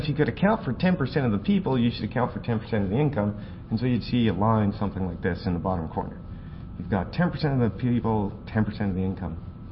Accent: Canada; I'm Canadian, so I'm way down here.

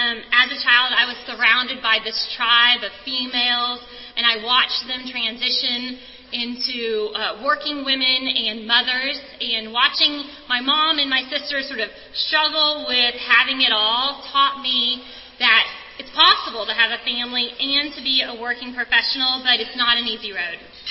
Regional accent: Smithville, Texas, United States; you have a picture of my hometown. It's in Smithville, Texas. It's very small.

